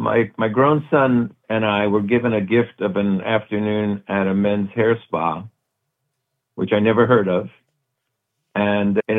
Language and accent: English; Brooklyn, New York, United States; I grew up, born and raised in Brooklyn, New York, in an underprivileged area, very mixed in all ways, ethnically, economically, religions.